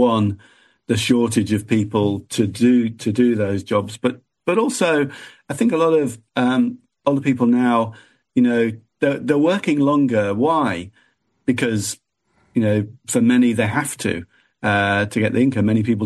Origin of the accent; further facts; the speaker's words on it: Liverpool, North West England, United Kingdom; I grew up in inner city Liverpool. I was born in Toxteth, and there were no jobs.